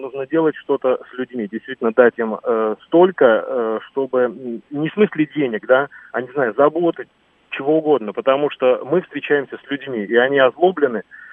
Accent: Moscow, Russia; я сам москвич

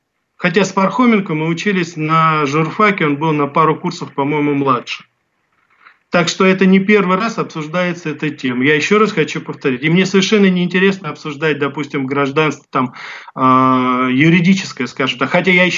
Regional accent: Russia; когда он узнал, что я журналист из России

